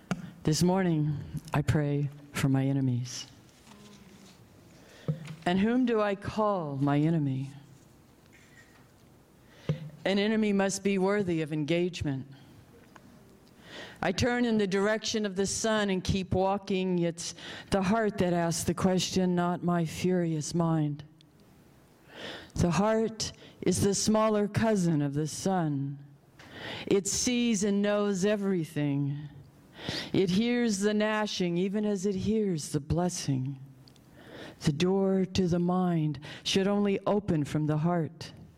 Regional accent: Oklahoma, United States; also born or lived in New Mexico; I'm from Oklahoma, a member of the Muscogee Creek Nation, but my travels have taken me. I wound up at Indian boarding school in Santa Fe, New Mexico, and lived in New Mexico and was here for a time.

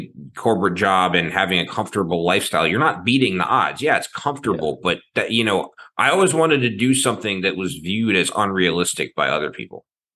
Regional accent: Maryland, United States; I grew up in Maryland, and one of my friends played for the Ironbirds.

